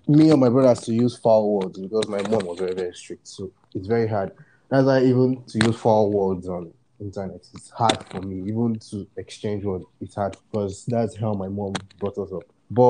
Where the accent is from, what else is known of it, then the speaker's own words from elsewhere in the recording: Akwa Ibom, Nigeria; Because when you tell them, okay, I'm from Akwa Ibom